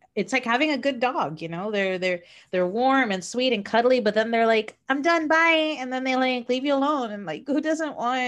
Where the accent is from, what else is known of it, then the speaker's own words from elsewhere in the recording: Florida, United States; The problem is we're from Florida, right?